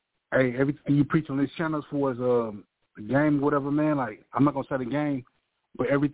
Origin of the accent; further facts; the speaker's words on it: St. Louis, Missouri, United States; I'm originally from St. Louis, Missouri, man.